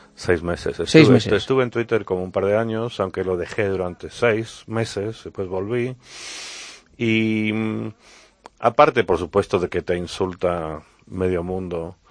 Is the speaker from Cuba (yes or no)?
no; United Kingdom; y no digo tanto en España, sino en por ejemplo en Reino Unido, en mi país